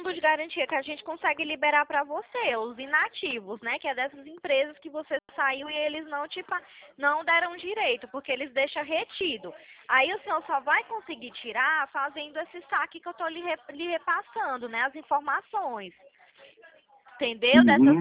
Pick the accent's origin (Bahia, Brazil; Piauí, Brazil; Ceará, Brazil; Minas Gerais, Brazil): Ceará, Brazil; Sou cearense também, morei um tempinho aí em Fortaleza.